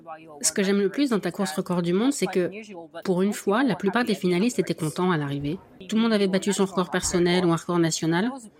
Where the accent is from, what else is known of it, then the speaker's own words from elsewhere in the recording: France; je suis française, j'ai un podcast d'athlée